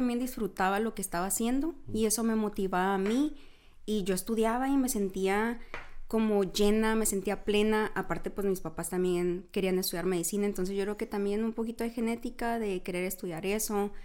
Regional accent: Navojoa, Sonora, Mexico; yo casi siempre digo, soy de Sonora, no digo de Navojoa

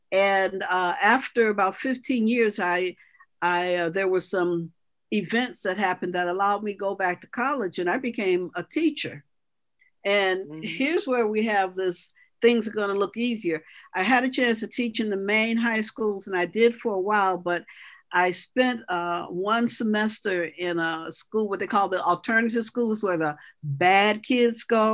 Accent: Chicago, Illinois, United States; now in Minneapolis, United States; I am from Minneapolis. I'm Chicago, and that's ground into you. You know, it's inbred into you. And everything that I do still reflects that South Side of Chicago. And moving up to Minnesota I was supposed to move there for 18 months.

